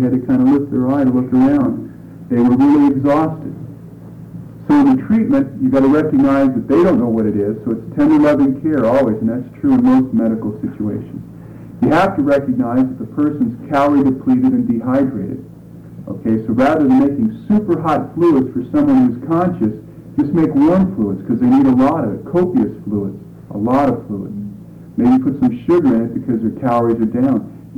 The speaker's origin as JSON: {"language": "English", "region": "Wisconsin", "country": "United States", "said": "You know, they said, you're hypothermic. No, we're not. We're from Wisconsin."}